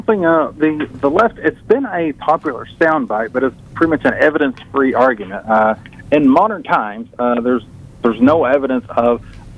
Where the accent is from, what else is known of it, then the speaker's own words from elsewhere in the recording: Virginia, United States; I do remember Terry McAuliffe here in my home state, Virginia, where I live.